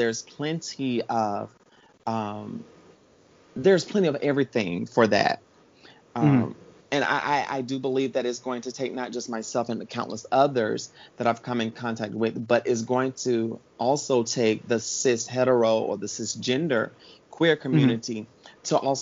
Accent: South Carolina, United States; now in Washington, United States; I'm originally from South Carolina.

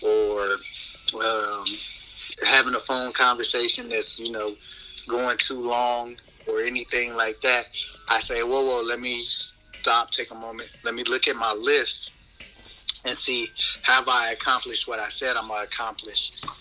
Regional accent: Chicago, Illinois, United States; now in Dayton, United States; I am from Chicago, Illinois, but I reside in the beautiful Dayton, Ohio area.

